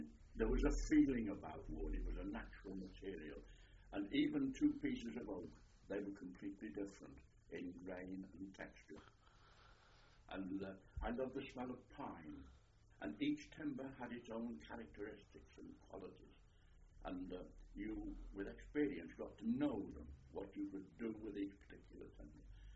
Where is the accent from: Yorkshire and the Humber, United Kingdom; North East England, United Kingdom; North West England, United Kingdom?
North West England, United Kingdom; Garston; born there; I was born in Glaston, just to the south of Liverpool, about 7 miles down the river on the north bank.